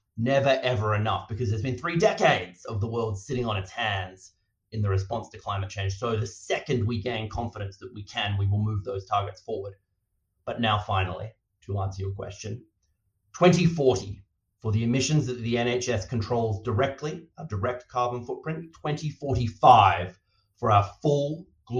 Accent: Australia; yes, I am very Australian.

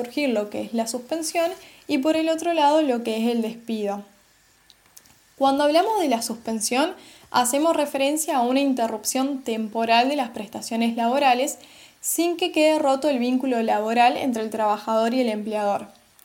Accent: Paraná, Entre Ríos, Argentina; soy de Paraná, Entre Ríos y actualmente me encuentro cursando mi sexto año de la carrera de abogacía

